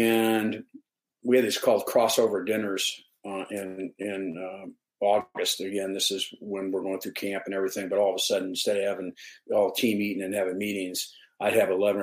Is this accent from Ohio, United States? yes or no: yes; Ohio, United States; You know, I was from Ohio guy, more conservative.